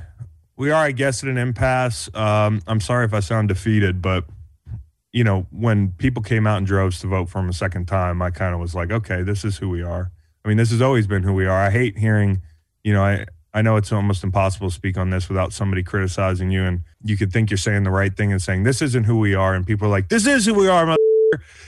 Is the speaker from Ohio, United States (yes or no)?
no; Virginia, United States; I mean, it's not like I grew up in the South, you know, but Virginia, south of the Mason-Dixon line, you see things.